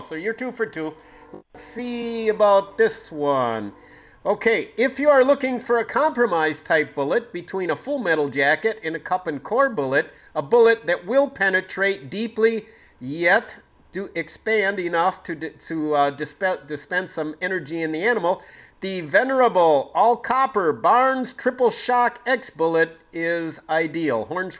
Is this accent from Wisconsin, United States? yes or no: yes; Green Bay, Wisconsin, United States; when I grew up in Green Bay, it was 1910 Deborah Lane, and you lived at that, and my buddy lived at 1314 Fiesta.